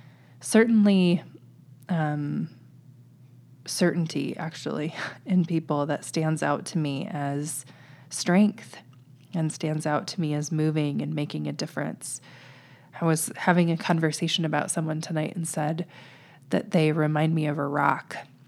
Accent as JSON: {"language": "English", "region": "Nebraska", "country": "United States", "said": "because I'm from the Midwest, you know, so I have a little bit of that Nebraska in me."}